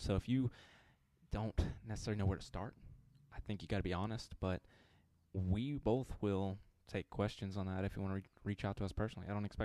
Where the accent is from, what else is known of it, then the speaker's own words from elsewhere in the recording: the South, United States; I grew up here in the South.